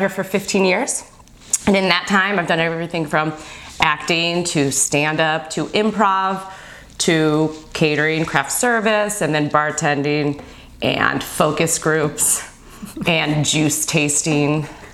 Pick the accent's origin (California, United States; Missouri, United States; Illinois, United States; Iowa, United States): Illinois, United States; Bloomington; born there; moved away as an adult; also born or lived in Arizona; I was born in Bloomington, Illinois, which is 2 hours south of Chicago. Small little town. At the age of 18, I left it because it was cold and went to Arizona State for college.